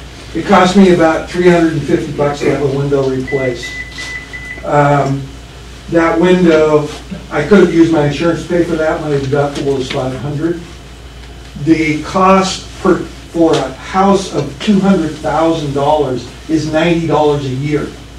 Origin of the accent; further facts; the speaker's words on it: Dallas, Texas, United States; I'm from Dallas.